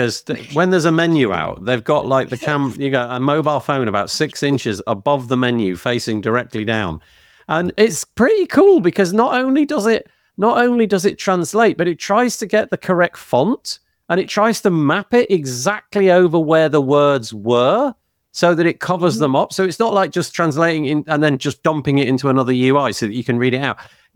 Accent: United Kingdom; accent: UK; I've got a fairly thick accent, I think, you know, there's a definite UK twinge to my accent

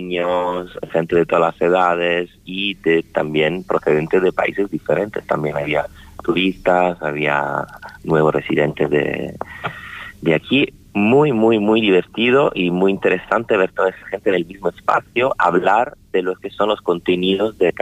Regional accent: Canary Islands, Spain; Entonces lo que vamos a hacer nosotros como de Canarias es celebrar este aniversario

